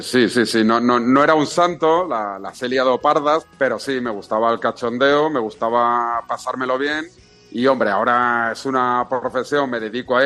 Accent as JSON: {"language": "Spanish", "town": "Barcelona", "region": "Catalonia", "country": "Spain", "said": "Yo soy de Barcelona, sí, catalán."}